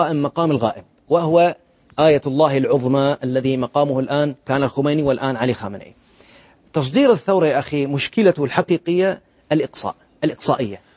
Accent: Bahrain; عيسى قاسم موجود عندنا في البحرين

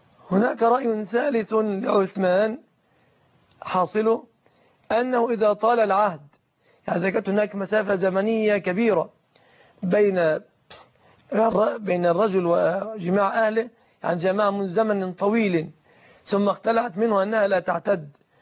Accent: Egypt; بلادنا مصر

